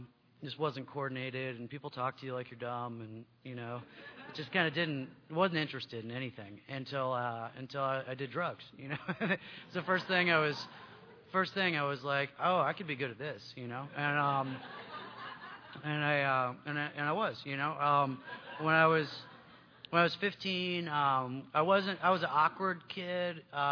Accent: Michigan, United States; born there; I was born in Michigan. I didn't really like being a kid.

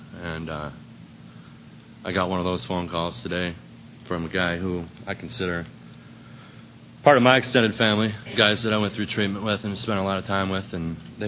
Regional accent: Illinois, United States; I grew up outside Chicago. A really normal, great childhood.

